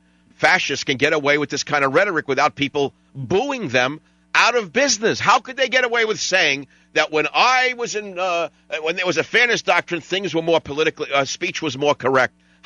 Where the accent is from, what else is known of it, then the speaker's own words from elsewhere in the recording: San Francisco, California, United States; Let's go to my hometown station, KNEW San Francisco.